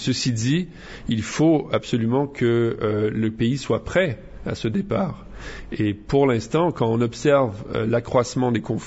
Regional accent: Canada; Bon, moi, je viens du Canada, qui est un pays encore plus énorme, parce que il couvre trois océans.

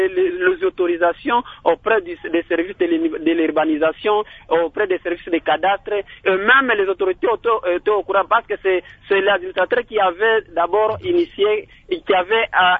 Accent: Bukavu, South Kivu, DR Congo; C'est ça, mais chez nous, à Bukavu, il n'y a pas d'abord cette pratique-là.

